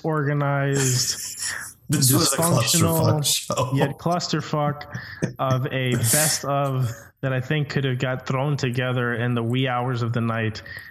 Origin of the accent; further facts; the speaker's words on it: Hialeah, Florida, United States; I'm from Hialeah. At least you guys built cars in fucking Detroit.